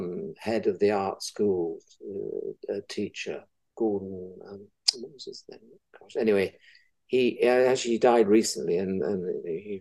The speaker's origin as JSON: {"language": "English", "town": "Halifax", "region": "Yorkshire and the Humber", "country": "United Kingdom", "said": "I mean, we're from the West Riding, so the moors outside Halifax were treeless, industrial architecture was all of Yorkstone."}